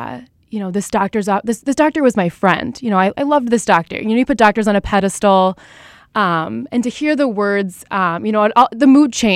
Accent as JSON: {"language": "English", "town": "Minneapolis", "region": "Minnesota", "country": "United States", "moved": "as an adult", "said": "So we're from Minneapolis. My last year. My husband's job relocated us to Tampa, Florida."}